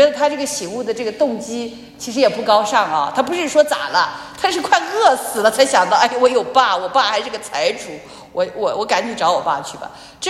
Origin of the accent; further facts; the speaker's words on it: Zhejiang, China; 之前我们浙江话说脑西大牢了